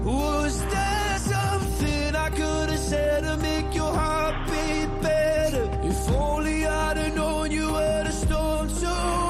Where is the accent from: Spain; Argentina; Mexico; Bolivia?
Spain; Madrid, Community of Madrid; yo soy madrileño